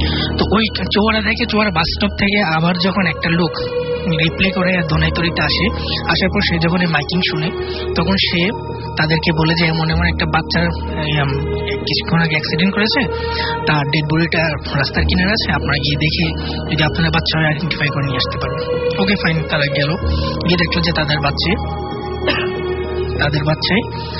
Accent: Comilla, Chittagong Division, Bangladesh; now in Dhaka, Bangladesh; কুমিল্লা থেকে এসেছি, ঢাকা মহাকালীতে থাকি।

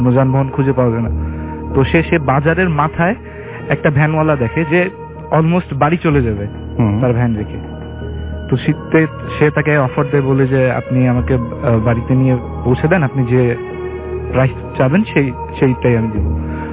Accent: Mohammadpur, Dhaka Division, Bangladesh; আমি মোহাম্মদপুর থেকে এসেছি।

